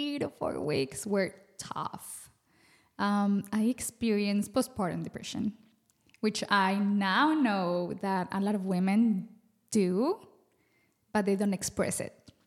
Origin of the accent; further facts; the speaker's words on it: Colombia; English is a second language; Thank you for having me. I'm from Colombia. I am a wife and a mom.